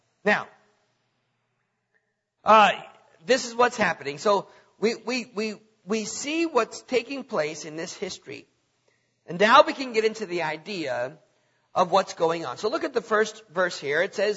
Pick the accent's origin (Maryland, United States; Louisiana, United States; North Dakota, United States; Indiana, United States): North Dakota, United States; I'm from North Dakota, where there's more cows than people. Okay, where it's cold.